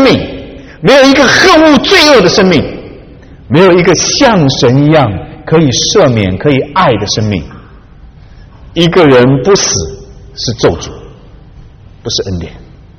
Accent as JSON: {"language": "Chinese", "country": "China", "said": "我告诉你，我们中国人有一个非常好的特点，好汉不吃眼前亏"}